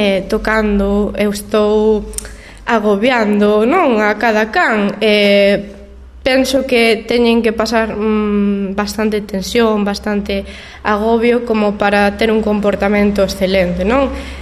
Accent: Barallobre, Galicia, Spain; Pues eu son de Preto, son de Barallobre, pues decidí montar un negocio preto da miña casa

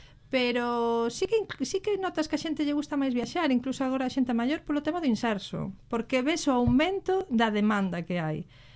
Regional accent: Magalofes, Galicia, Spain; Sí, son de Magalofes de toda a vida.

